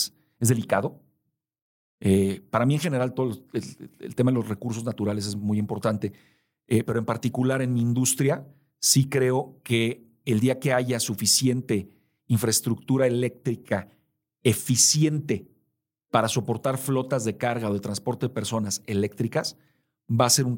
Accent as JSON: {"language": "Spanish", "town": "Polanco", "region": "Mexico City", "country": "Mexico", "tie": "born or raised there", "said": "Cuando yo era niño, yo crecí en Polanco los primeros años de mi vida. A unas cuadras de mi casa estaba la planta de General Motors sobre Ejército Nacional."}